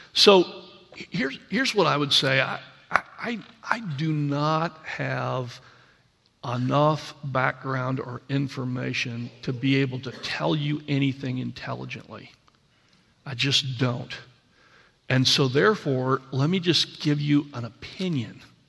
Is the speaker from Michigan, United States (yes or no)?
yes; Lansing, Michigan, United States; I grew up in Michigan in the Lansing area, so Fisher-Body, Oldsmobile, all Ford, all those companies were there.